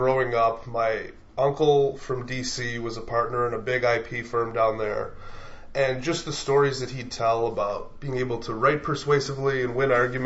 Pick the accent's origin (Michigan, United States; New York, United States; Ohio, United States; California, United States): New York, United States; Hamburg; also born or lived in Buffalo; I'm from Buffalo. I grew up in Hamburg. I went as far as Rochester to undergrad and came back